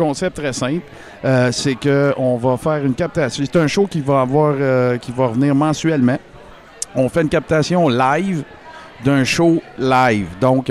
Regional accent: Quebec, Canada; on vient du Témiscamingue et ou de l'Abitibi-Témiscamingue.

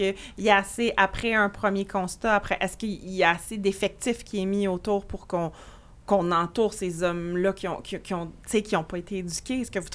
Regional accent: Quebec, Canada; Oui, fière québécoise.

